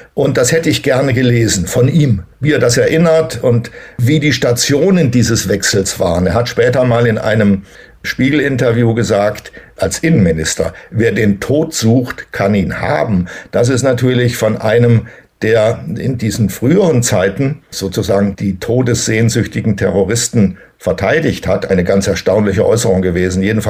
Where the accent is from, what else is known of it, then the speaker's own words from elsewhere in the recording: Thuringia, Germany; moved away; Ich bin nach der Entwurzelung in meiner Heimat Thüringen, die ich nach wie vor als meine Heimat betrachte, nie wieder heimisch geworden in der Bundesrepublik. Ich bin sehr häufig umgezogen